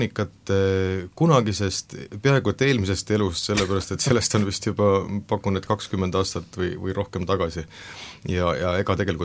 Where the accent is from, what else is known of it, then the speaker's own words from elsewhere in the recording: Kuressaare, Saare County, Estonia; eks me kõik oleme ühed saarlased ja kuressaarlased.